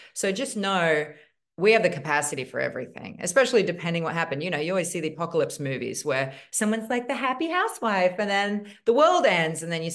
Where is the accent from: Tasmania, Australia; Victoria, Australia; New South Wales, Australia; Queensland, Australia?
Queensland, Australia; Logan City; I'm from Logan City, Queensland. Like we were rough, man.